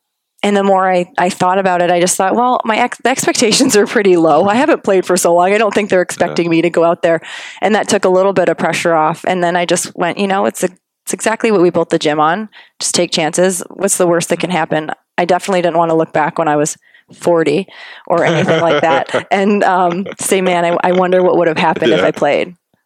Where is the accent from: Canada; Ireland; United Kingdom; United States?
Canada; I'm like, I'm from Canada.